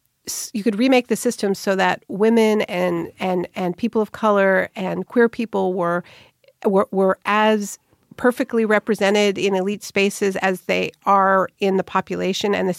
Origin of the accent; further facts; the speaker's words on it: Canada; I grew up in Canada